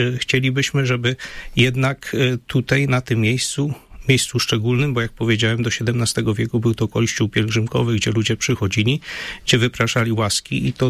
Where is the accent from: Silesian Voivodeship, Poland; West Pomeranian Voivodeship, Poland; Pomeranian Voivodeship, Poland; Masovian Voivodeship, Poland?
Silesian Voivodeship, Poland; Zabrze; pochodzę z parafii świętego Franciszka z Zabrze